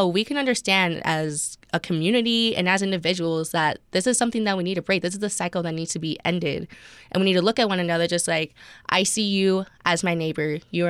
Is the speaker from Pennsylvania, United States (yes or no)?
no; Idaho, United States; And I think it's especially more difficult with Hispanic families, for example, just growing up in Idaho.